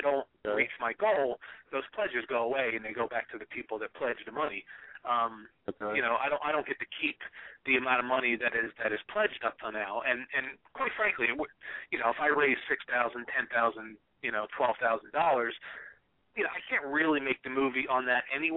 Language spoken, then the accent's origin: English; Trenton, New Jersey, United States; now in Orlando, United States; I'm actually from Trenton, New Jersey. I live in Orlando now, in Orlando, Florida.